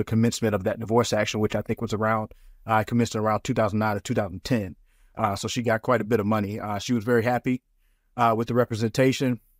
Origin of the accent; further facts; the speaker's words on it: Alabama, United States; now in New York City, United States; So I'm originally from Alabama, and I ended up in New York City, because I came up here for law school.